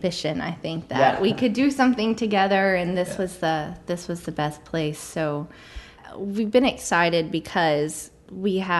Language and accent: English; Benton, United States; now in New York, United States; I grew up here. I grew up in Benton and pretty much thought I was going to be here my whole life. And then that changed pretty drastically when I moved to New York.